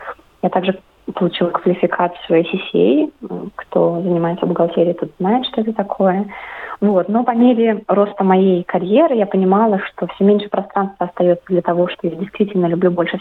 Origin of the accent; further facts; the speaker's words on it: Russia; now in Sydney, Australia; 10 лет назад я уехала из России, пожила немножко в Европе, в Азии, и переехала в Сидней в феврале 2021 года.